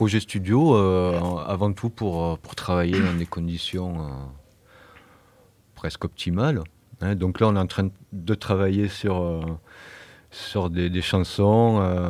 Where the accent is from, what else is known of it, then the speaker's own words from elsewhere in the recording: Marseille, Provence-Alpes-Côte d'Azur, France; moved away as an adult; J'ai quitté Marseille il y a 10-11 ans maintenant que je suis dans le DIY. Ça a été, je me rappelle, tout jeune, c'était plutôt assez rock, blues, Marseille.